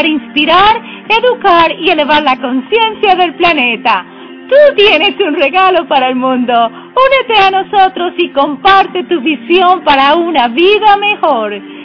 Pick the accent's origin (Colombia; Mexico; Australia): Colombia; moved away; yo salí de Colombia, mi país natal, hace más o menos 24 años. Y hace muchos años no veo a mi familia.